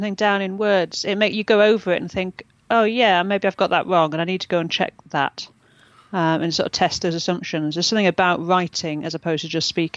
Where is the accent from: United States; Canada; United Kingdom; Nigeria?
United Kingdom; Newcastle, North East England; I'm from Newcastle up in the northeast, which again is a sort of old shipbuilding and things, that sort of town.